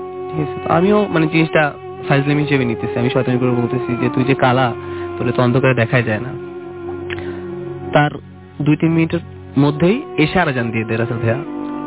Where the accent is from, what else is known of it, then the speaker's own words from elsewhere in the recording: Dhaka, Dhaka Division, Bangladesh; আমি ঢাকা পল্টন থেকে এসেছি।